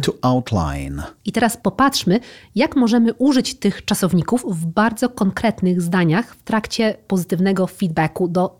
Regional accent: Wrocław, Lower Silesian Voivodeship, Poland; No przecież ja jestem z Wrocławia, no a nie z żadnego Podlasia

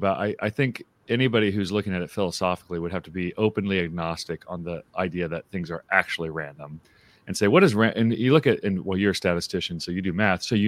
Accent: Tulsa, Oklahoma, United States; So I was raised in Tulsa, Oklahoma, which is like the thickest Christian culture in America

